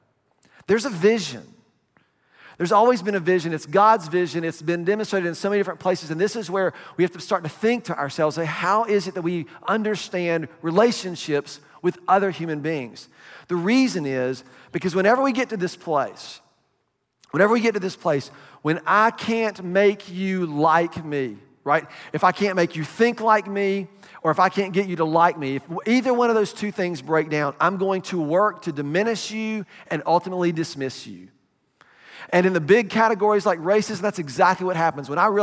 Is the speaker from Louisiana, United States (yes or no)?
no; Atlanta, Georgia, United States; I grew up in Atlanta, so I've always had a appreciation of Martin Luther King